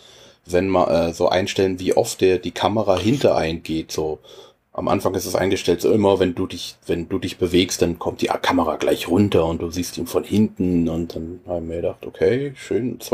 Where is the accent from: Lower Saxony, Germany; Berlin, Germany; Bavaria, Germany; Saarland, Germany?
Berlin, Germany; Na, als Berliner sagt man, wenn es okay ist, ist geil.